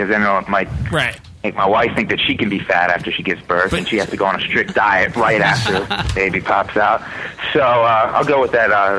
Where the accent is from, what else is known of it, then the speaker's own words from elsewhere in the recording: Philadelphia, Pennsylvania, United States; We're from Philadelphia.